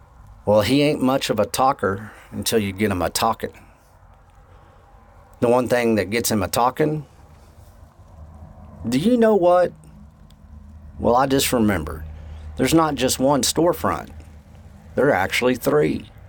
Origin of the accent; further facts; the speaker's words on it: Texas, United States; It's because we're from the Texas Panhandle. We are from a pioneering spirit that gives this voice and this stance.